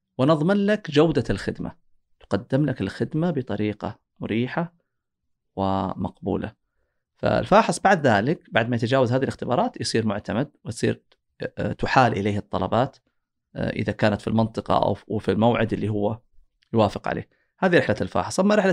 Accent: Saudi Arabia; عندنا بالسعودية يمكن ما زال السوق هذا جدا ناشئ

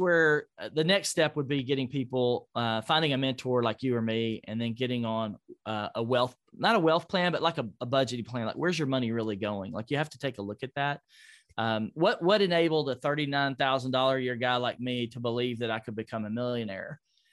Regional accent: Nashville, Tennessee, United States; I would like to see everybody in Nashville, my hometown, to run around with a millionaire plan, just like I did when I was 25 years old.

